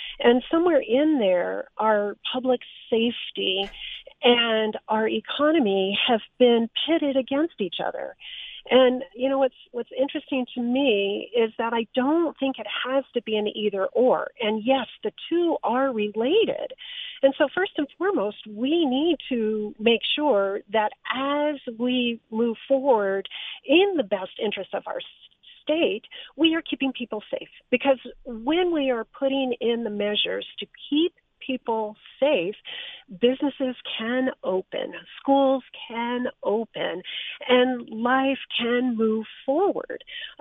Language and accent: English; Flagstaff, Arizona, United States; now in Tucson, United States; I was born in Flagstaff, Arizona, and spent my childhood years in the northern part of the state, and eventually made my way to Tucson in 2003.